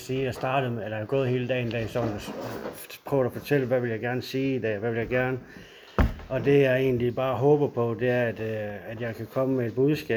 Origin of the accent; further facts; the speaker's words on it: Esbjerg, Region of Southern Denmark, Denmark; og kommer her fra Esbjerg. Jeg har altid boet her. Jeg voksede op ude i Sædding med min familie, med min mor og min storesøster og to storebrødre.